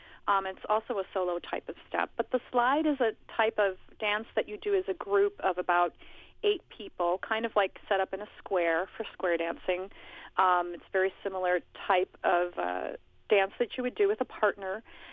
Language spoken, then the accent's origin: English; Chicago, Illinois, United States; but I grew up in Chicago, in the city, and I started taking Irish dancing when I was about 5 years old